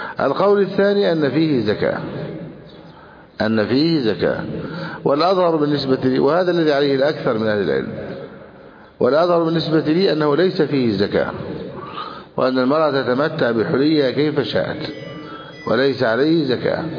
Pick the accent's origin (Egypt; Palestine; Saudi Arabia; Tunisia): Egypt; بلادنا مصر